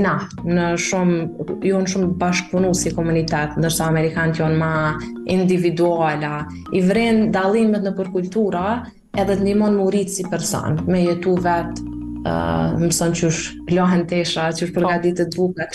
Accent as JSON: {"language": "Albanian", "country": "Kosovo", "said": "mu të ke që është e pa mundur one si një kosovare 18 vjeqare me fitu busht plot"}